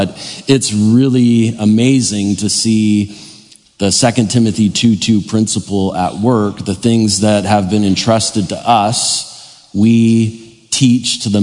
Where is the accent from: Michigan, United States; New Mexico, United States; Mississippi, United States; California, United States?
California, United States; Van Nuys; And I was born in Van Nuys in 1978. So I have been here ever since.